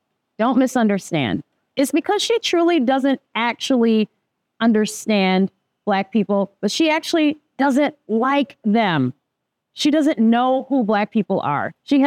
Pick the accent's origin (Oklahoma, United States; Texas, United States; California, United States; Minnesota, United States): Minnesota, United States; I'm from Minnesota.